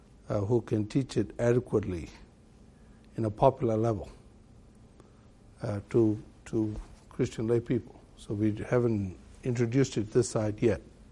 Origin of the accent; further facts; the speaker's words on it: Malaysia; And I grew up in Malaysia, and I grew up with 39% of Muslims all around me.